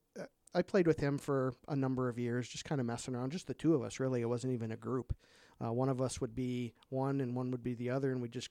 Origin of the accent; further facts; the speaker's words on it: Michigan, United States; I told you guys I grew up in the Upper Peninsula and, there's not a heck of a lot to do up there.